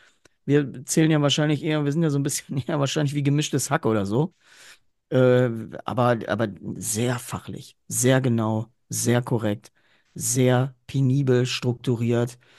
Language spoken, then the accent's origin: German; North Rhine-Westphalia, Germany; Ja, Alter ist leider hier bei uns im Ruhrgebiet natürlich so in etwa wie, das ist so ein Vorzeichen.